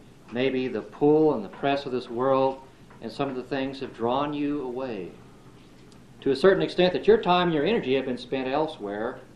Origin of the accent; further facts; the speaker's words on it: Sedona, Arizona, United States; Well, in the town I grew up in Sedona, Arizona, there was a guy named Bob Bradshaw.